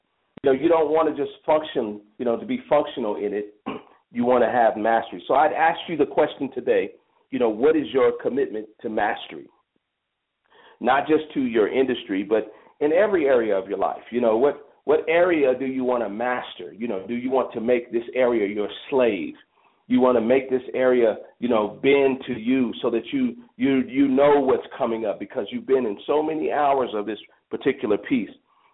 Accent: Chicago, Illinois, United States; now in Denver, United States; I grew up, you know, I was born in Denver. I was raised in Chicago and moved back to the greater Denver area

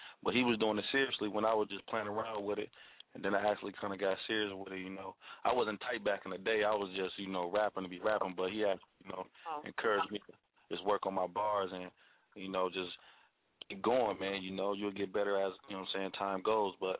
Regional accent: Minnesota, United States; Yeah, born and raised in Minnesota.

